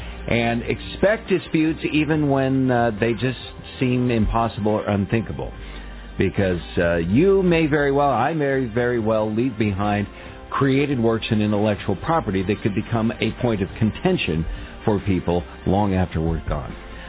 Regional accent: California, United States; I grew up nearby there in Southern California.

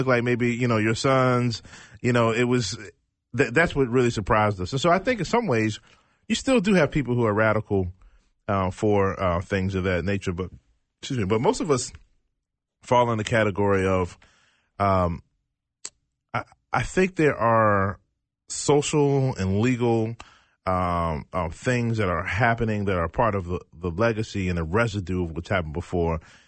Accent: Richmond, Virginia, United States; So. Yeah, well, so I grew up in Richmond, Virginia.

